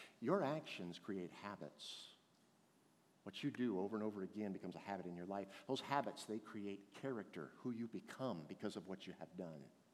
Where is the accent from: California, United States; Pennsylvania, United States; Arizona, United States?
California, United States; San Jose; I was a Bay Area boy. I grew up in San Jose.